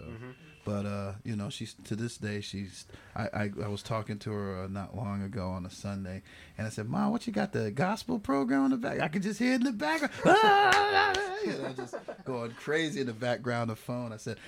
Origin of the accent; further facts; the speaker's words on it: Newark, New Jersey, United States; now in Brunswick, United States; I actually spent a lot of my boyish hood life in New Jersey, or as they say down in New Jersey.